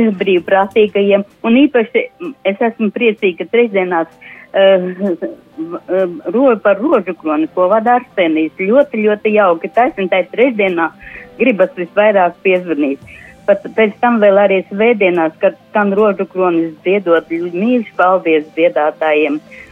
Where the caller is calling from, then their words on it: Ķekava, Ķekava Municipality, Latvia; no Ķekavas.